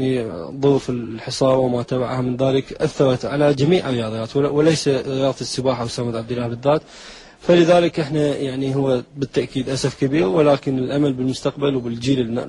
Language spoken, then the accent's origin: Arabic; Iraq; يعني احنا مثلا مسبح واحد عندنا بالعراق نمتلكه